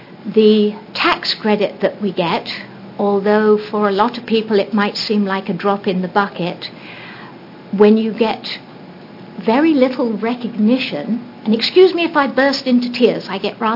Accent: Monument, Oregon, United States; I'm from Grant County, Oregon, in a little village called Monument.

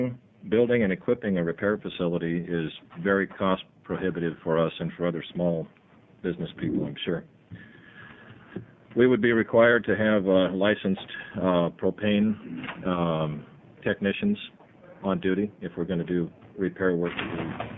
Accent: Winston, Oregon, United States; I'm from Winston, which is a little bit south of Roseburg, for those of you that don't know.

